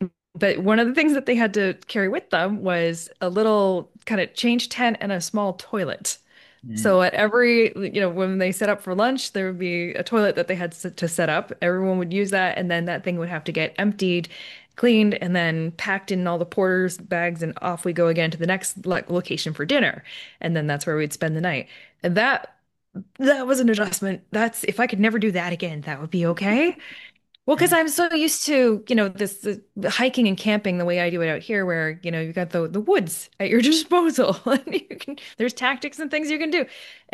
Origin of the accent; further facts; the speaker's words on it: Canada; I'm kilometers because I'm Canadian.